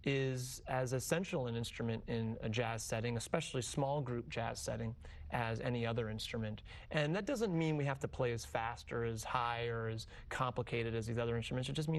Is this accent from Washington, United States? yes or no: yes; Spokane, Washington, United States; now in Brooklyn, United States; I grew up on the West Coast. I'm from Spokane, Washington, and certainly a part of that is still existing inside of me. But I've spent my whole adult life in New York City and for the last 10 years in Brooklyn.